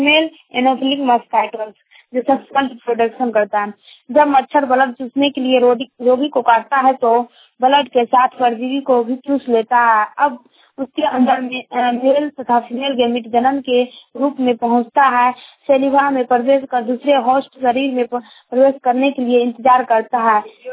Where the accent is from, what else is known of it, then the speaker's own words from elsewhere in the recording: Sona, Bihar, India; ग्राम सोना हमारा जिला सुपौल से